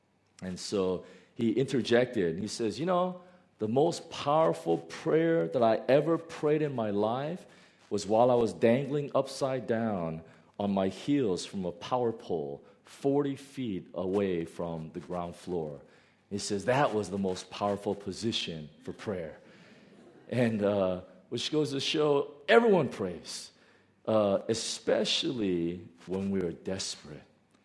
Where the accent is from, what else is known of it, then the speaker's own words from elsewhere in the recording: South Korea; now in United States; in the United States, where I'm from. I'm from Korea. But the United States, where I got my citizenship, prayer is banned in public schools.